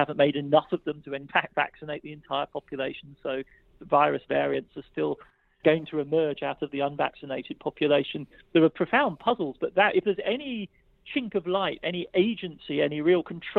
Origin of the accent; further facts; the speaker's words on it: Germany; As a European, Chernobyl has a slightly different resonance because the place where I grew up in Germany was directly affected by the radioactive cloud.